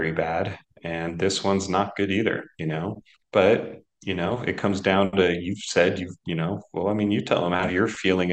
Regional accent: Seattle, Washington, United States; also born or lived in West Coast; Look, I'm from Seattle.

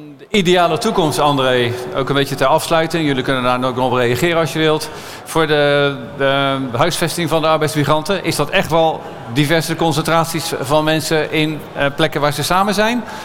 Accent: Westland, South Holland, Netherlands; Helemaal hartje Naaldwijk, bij het Fonteinplein. En daar wonen ook heel veel Polen in de buurt. En er is een winkel. Dus je leeft als Nederlandse, Westlandse, Westlander tussen Poolse mensen.

